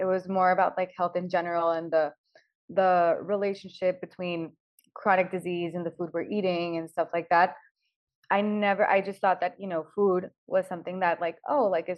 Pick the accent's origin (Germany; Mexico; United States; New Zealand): Mexico; Monterrey, Nuevo León; I'm from Monterrey, Mexico, and there's a lot of meat consumption here.